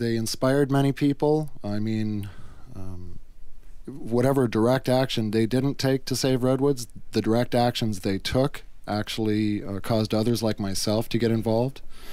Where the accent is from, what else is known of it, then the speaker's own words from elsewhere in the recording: California, United States; now in Wisconsin, United States; Well, I came here from Northern California for the most part